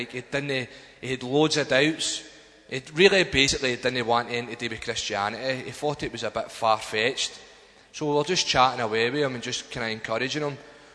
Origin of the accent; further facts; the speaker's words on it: Scotland, United Kingdom; accent: Scottish; Missed the Scottish accent.